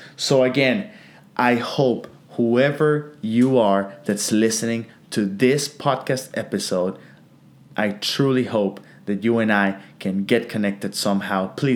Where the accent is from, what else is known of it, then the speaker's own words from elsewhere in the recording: Honduras; I am originally from Honduras. Honduras is a beautiful country comprised of approximately 9 million beautiful people, surrounded by both the Atlantic and Pacific Oceans.